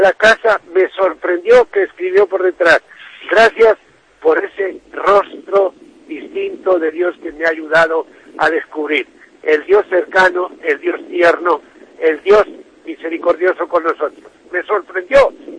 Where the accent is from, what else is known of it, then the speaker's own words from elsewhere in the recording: Castile and León, Spain; Y soy misionero de León. Y entonces me siento tan diocesano como si estuviera aquí en Viñesa de las Matas o en Gorraliza. ¿Por qué? Porque soy de esta tierra. Y aquí fue donde primeramente, pues, viví esa misericordia de Dios desde mi infancia.